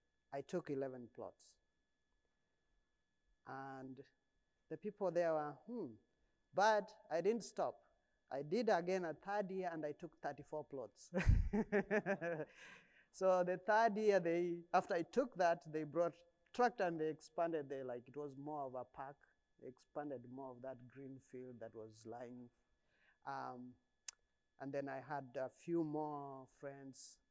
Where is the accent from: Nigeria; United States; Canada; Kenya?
Kenya; moved away; I am originally from Kenya. I came to this country in 2004. When I came to this country, I grew up in a village in Kenya, farming and all that.